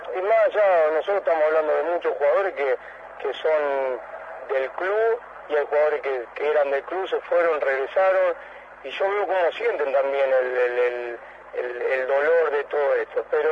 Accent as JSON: {"language": "Spanish", "town": "Rosario", "region": "Santa Fe", "country": "Argentina", "said": "si yo fuese un técnico que soy afuera de Rosario, tal vez podría estar más atraído de todo lo que pasa en la ciudad, pero al ser de la ciudad es muy difícil atraerse."}